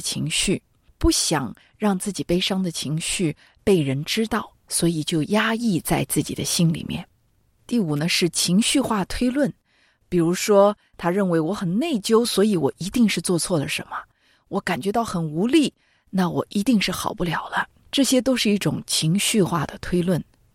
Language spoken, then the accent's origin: Chinese; China; 因为我们中国人有句老话说